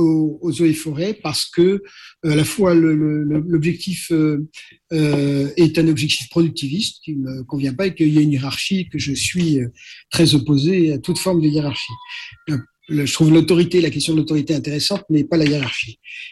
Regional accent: Corsica, France; Je pars chez moi en Corse vivre. Je vis 3 ans en Corse et puis dans mon village.

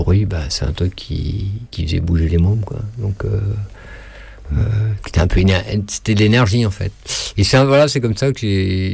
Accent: Paris, Île-de-France, France; Enfin, moi, en tant que petit Parisien, je connaissais des groupes.

